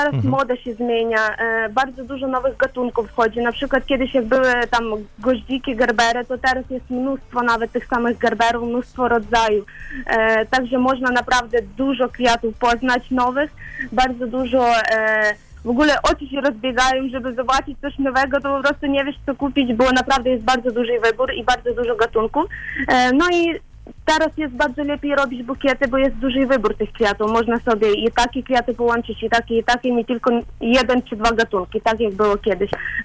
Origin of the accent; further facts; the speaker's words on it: Ukraine; Polish is a second language; moved away as an adult; now in Piotrków Trybunalski, Poland; Ogólnie mieszkam tu przez 8 lat, bo ogólnie jestem z Ukrainy. Przyjechałam jeszcze jak miałam 18 lat.